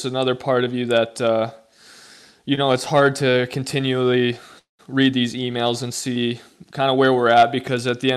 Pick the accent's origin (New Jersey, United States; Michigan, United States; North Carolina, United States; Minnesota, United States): Michigan, United States; also born or lived in Windsor, Canada; So I was born in Windsor, but then my dad got relocated to Michigan with his job working for Ford. So I only lived in Windsor for about a year and a half, and then moved to the States, and I've been there ever since.